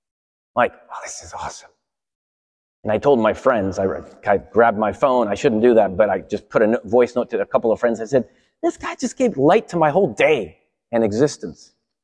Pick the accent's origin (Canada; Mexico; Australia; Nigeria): Mexico; Guadalajara, Jalisco; English is a second language; now in New York, United States; I went to my hometown, Guadalajara, in Mexico